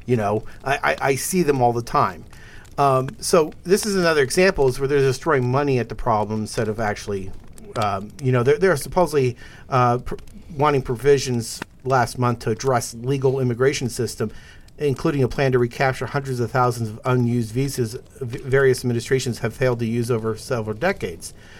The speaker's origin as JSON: {"language": "English", "country": "United States", "said": "As an American, try going up there and becoming a Canadian citizen."}